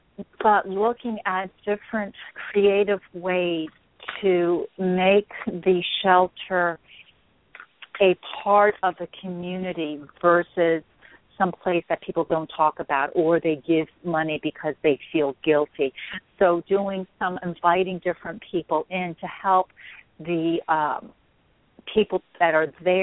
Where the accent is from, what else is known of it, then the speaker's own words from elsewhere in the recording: Seaford, Delaware, United States; I grew up in Seaford.